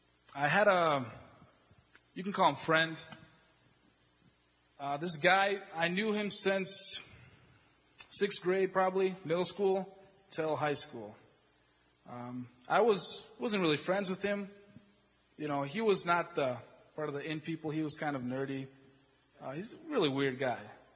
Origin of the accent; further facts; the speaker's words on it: Sioux Falls, South Dakota, United States; sir, we live in America. We're from Sioux Falls, South Dakota.